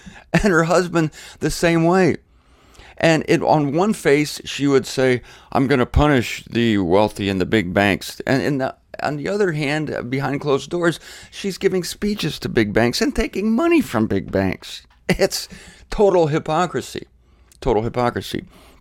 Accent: Canton, Ohio, United States; I like my hometown of Canton, Ohio.

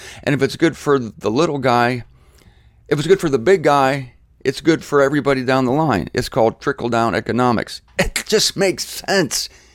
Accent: Canton, Ohio, United States; I like my hometown of Canton, Ohio.

